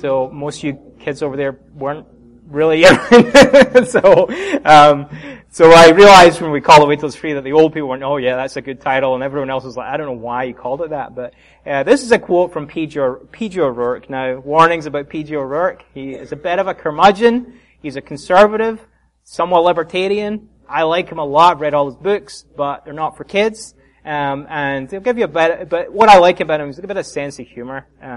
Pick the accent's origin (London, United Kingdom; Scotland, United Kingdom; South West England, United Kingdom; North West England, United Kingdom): Scotland, United Kingdom; we went to the United Kingdom, where I'm from, in case you didn't already know. But I'm from Great Britain, the best part, Scotland.